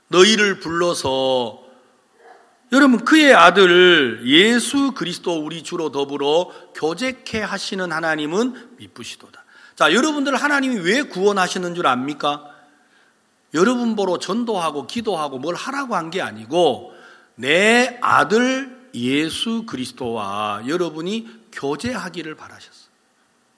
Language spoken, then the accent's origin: Korean; South Korea; 저는 한국에서 왔는데 영어도 못하고 에스파뇰도 못하는